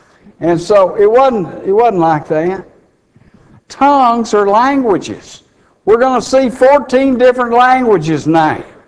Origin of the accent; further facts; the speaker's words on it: Texas, United States; And people called and knew I was a flatlander the minute that I started talking. Man, they knew I was from Texas. They knew exactly where I was from.